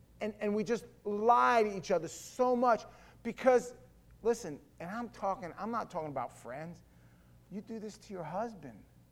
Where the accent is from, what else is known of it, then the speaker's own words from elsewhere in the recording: New York City, New York, United States; I grew up in New York, and there's not that many white people in certain areas, and a lot of white people in other areas, and a lot of Hispanic.